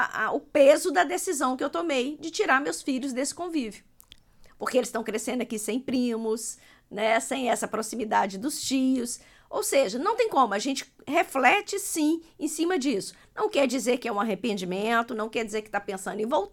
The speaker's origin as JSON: {"language": "Portuguese", "country": "Brazil", "moved": "yes", "said": "eu tô aqui há 10 anos, vai fazer 10 anos que eu estou aqui. Eu saí do Brasil"}